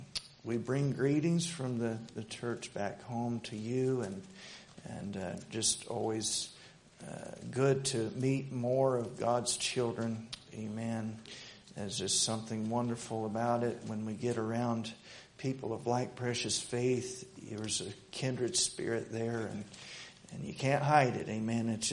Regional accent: Oklahoma, United States; And we come from Oklahoma

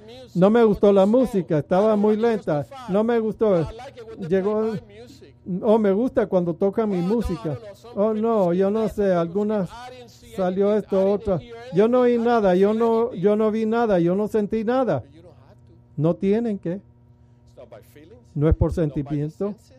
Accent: Puerto Rico; Yo soy de Puerto Rico. Tenemos una música diferente, una cultura diferente.

